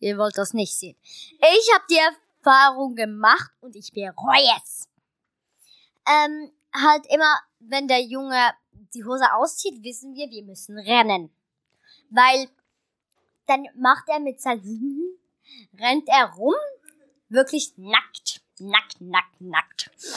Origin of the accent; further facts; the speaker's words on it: Switzerland; Übrigens, wir kommen aus der Schweiz, deswegen hat … einen Akzent, einen Schweizer Akzent.